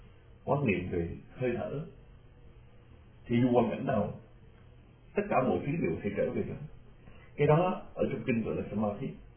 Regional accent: Southern Vietnam, Vietnam; chúng tôi lớn lên ở miền Nam, ở giữa cái sông nước, chúng tôi quen với thị trấn, quen với đồng ruộng, quen với cộng rau với bọn cỏ.

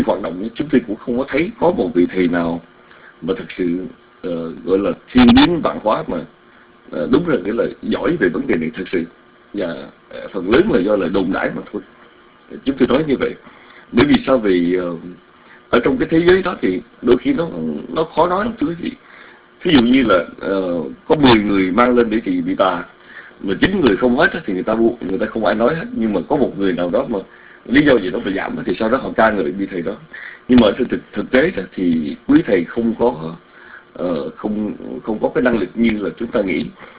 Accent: Southern Vietnam, Vietnam; Chúng tôi sống lớn lên ở miền Nam đó

